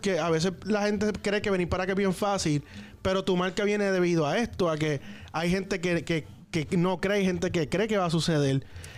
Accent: Puerto Rico; moved away; Yo, aún siendo boricua y todo, yo cuando vine a este país, yo me di bien duro. Yo llegué a dormir en la calle.

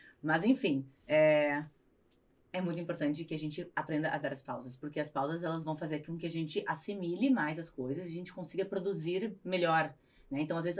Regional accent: Northeast Region, Brazil; born there; Nasci no lugar errado, tipo, nasci no Nordeste.

